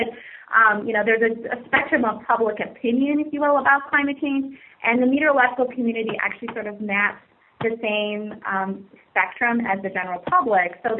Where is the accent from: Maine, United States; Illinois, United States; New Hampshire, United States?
Illinois, United States; Chicago; I'm from Chicago, and I love that we're saying Chicagoland.